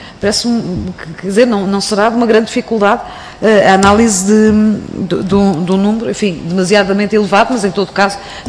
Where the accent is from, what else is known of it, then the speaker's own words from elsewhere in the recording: Portugal; o que eu, como portuguesa, gostaria de ver